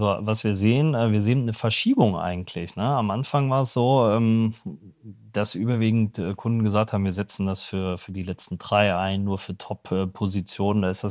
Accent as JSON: {"language": "German", "town": "Cologne", "region": "North Rhine-Westphalia", "country": "Germany", "said": "als Kölner"}